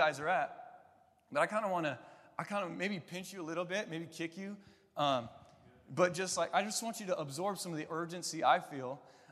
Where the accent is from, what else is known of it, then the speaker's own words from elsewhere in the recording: Molalla, Oregon, United States; I'm from Malala, Oregon, you guys. That's a logging town where we cut down trees and are proud of the real deal, right? Represent Malala.